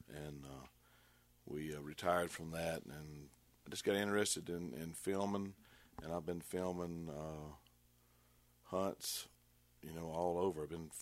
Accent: Arkansas, United States; I grew up in South Arkansas

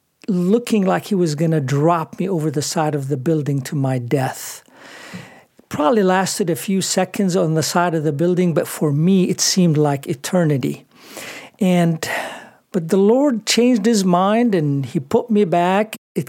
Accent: Iraq; also born or lived in Lebanon / Libya; I was born and raised in Iraq and then lived in Lebanon and then also lived in Libya.

